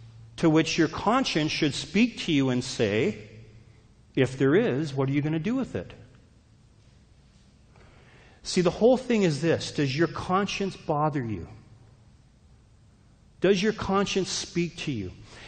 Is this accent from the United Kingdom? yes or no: no; Canada; I'm Canadian, just in case you're wondering.